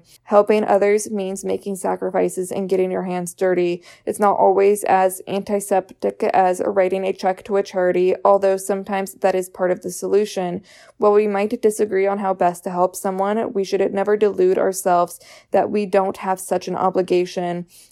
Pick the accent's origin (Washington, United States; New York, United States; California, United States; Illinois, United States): Illinois, United States; Galesburg; I remember when I was a teenager, my dad was driving it through a rough neighborhood in my hometown of Galesburg, Illinois.